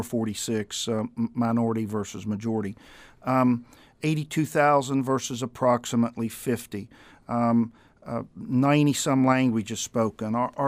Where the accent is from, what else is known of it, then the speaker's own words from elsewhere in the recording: South Charleston, West Virginia, United States; moved away as an adult; I'm from South Charleston, West Virginia, born and raised there. Went to school there, high school, college in Charleston, and moved to Florida, followed my parents down there in the early 70s